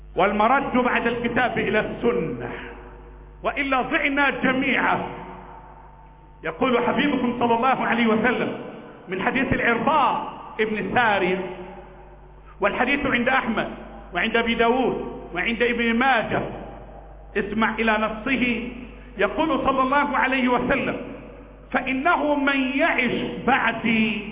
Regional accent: Egypt; نحن ابناء مصر

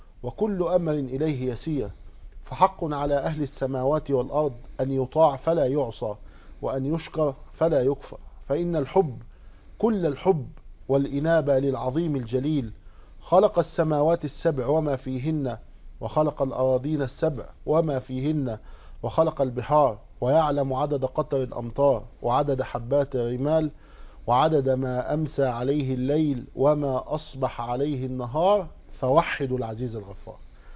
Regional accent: Egypt

